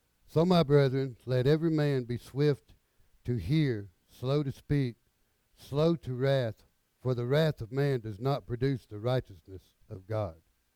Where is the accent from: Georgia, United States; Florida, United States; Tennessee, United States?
Georgia, United States; I am from Georgia.